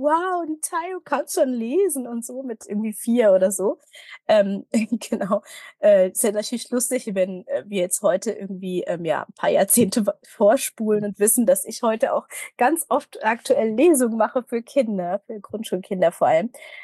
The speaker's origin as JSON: {"language": "German", "region": "Berlin", "country": "Germany", "said": "Ja, ich komme aus Berlin oder lebe in Berlin."}